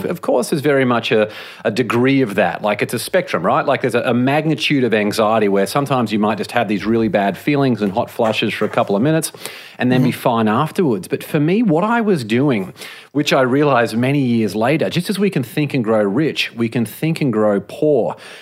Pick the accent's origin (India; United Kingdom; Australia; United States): Australia; So yeah, I grew up in Australia